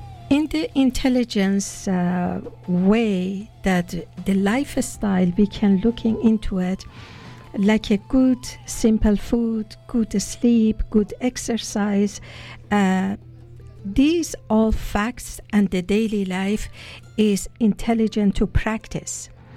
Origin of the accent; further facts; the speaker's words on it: Tehran, Tehran Province, Iran; English is a second language; now in Canada; my name is Arabic, even though I'm born and raised in Persia, in Tehran, capital city. But I live in Canada for a very long time as citizen of this blessed land, this country, Canada.